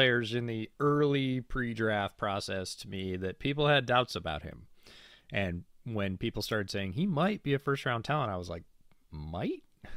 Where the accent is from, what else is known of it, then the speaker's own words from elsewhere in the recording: New York, United States; And I grew up right near Syracuse.